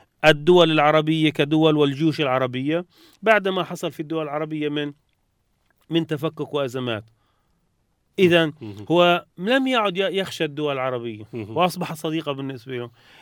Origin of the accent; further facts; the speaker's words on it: Palestine; هو بالنسبة لنا كفلسطينيين إيجابي